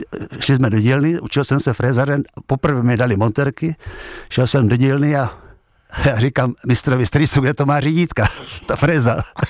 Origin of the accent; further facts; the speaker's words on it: Šardice, South Moravian Region, Czechia; also born or lived in Olomouc; pocházím z Moravy, kde jsme jezdili na hodně ligový zápasy, tak jsem fanděl, viděl by samozřejmě zbrojovce. Pocházím ze Šardic, 35-40 kilometrů.